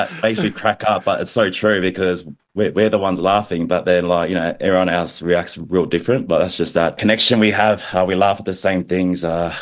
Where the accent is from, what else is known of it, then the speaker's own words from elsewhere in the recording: Bundaberg, Queensland, Australia; growing up in Bundaberg, my parents obviously spoke Tongan to us, and we could all understand it.